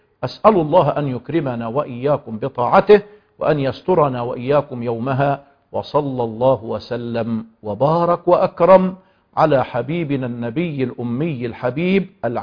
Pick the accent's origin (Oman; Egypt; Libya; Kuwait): Egypt; وكما يقولون بالعامية عندنا في مصر تعود ريمة لعادتها القديمة